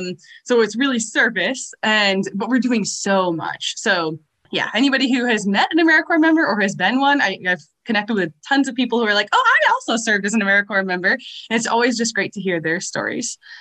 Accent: Northeast, United States; now in Pacific Northwest, United States; Yeah, no, so I'm from the Northeast. And so it's very different being in the Northwest now.

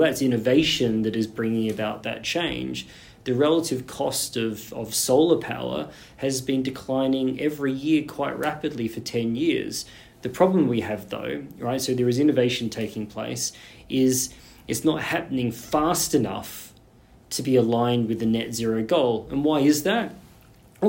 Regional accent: Australia; accent: Australian; I'm Australian, right, from my accent.

